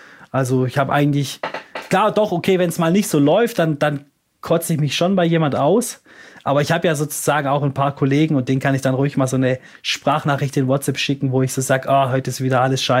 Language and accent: German; Baden-Württemberg, Germany; als Schwabe